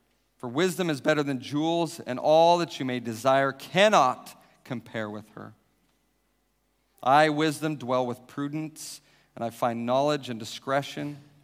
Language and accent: English; Wyoming, United States; So, I'm from Wyoming. Back in Wyoming, I loved camping and going into the mountains.